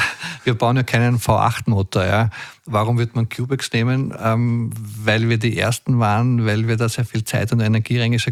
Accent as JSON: {"language": "German", "region": "Vienna", "country": "Austria", "said": "wie man uns schwer hört, bin ich Wiener."}